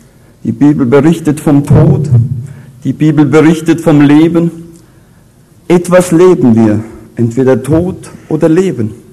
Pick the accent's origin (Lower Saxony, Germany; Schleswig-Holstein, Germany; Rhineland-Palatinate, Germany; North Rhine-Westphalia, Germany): Rhineland-Palatinate, Germany; accent: Palatine; ich komme aus der Pfalz, das ist so ein Konkurrenzland mit dem Schwabenländler